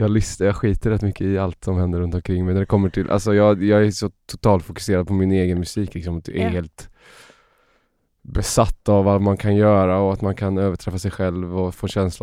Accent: Uddevalla, Västra Götaland County, Sweden; i och med att jag växte upp i Bohuslän och sånt. Så att jag kände mig liksom välkommen och hemma här.

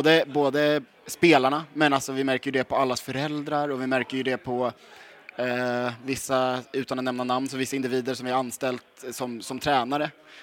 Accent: Sweden; Jag är ändå svensk.

